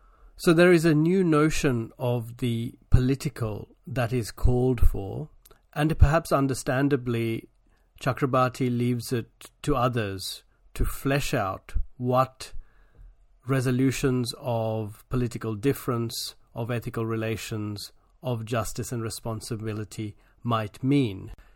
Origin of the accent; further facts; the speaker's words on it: Colombo, Western Province, Sri Lanka; my own childhood in Colombo in Sri Lanka